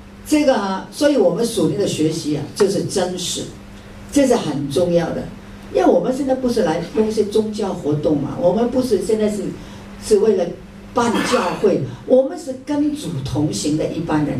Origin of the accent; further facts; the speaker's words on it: United States; 我们美国人很喜欢，很爱我们的宠物啊